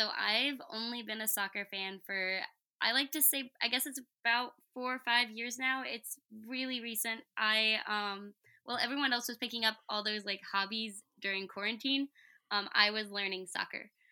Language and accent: English; Chattanooga, Tennessee, United States; So I grew up in Chattanooga. I used to go to games when I was young